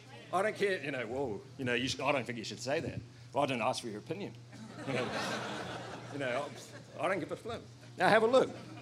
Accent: New Zealand; I'm from New Zealand. I'm not speaking in tongues, all right? It's just my accent, all right?

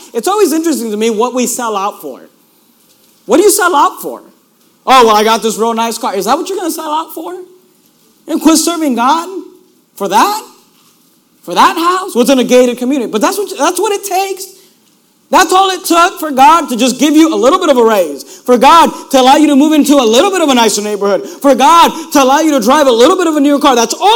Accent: Hayward, California, United States; also born or lived in Oakland / Sacramento; I grew up in Hayward and Oakland area, I guess, and we went to a Spanish church.

